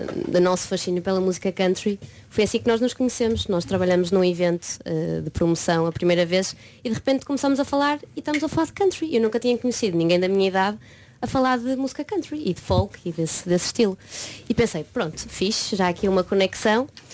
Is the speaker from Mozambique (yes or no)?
no; Porto, Norte, Portugal; eu sou do Porto, ela era Lisboa, crescemos em um bocado mundos diferentes